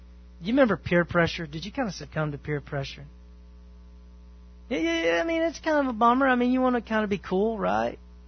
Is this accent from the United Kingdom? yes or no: no; Southern United States, United States; Me personally, I don't. I'm from the South and I'm short.